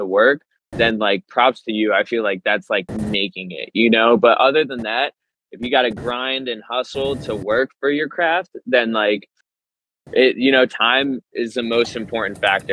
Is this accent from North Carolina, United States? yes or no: no; Virginia, United States; born there; also born or lived in Washington, D.C. / California; now in Sarasota, United States; So right now I am based out of Florida. I live in Sarasota, Florida. And then I was born in Virginia, lived in DC, lived in California for a little bit. And then yeah, now I am down here in Florida